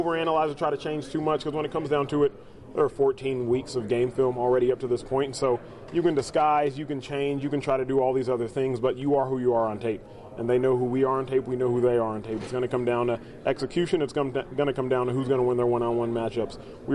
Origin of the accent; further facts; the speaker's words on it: Dallas, Texas, United States; Yeah, being born and raised in Dallas, that one killed me not to be able to play.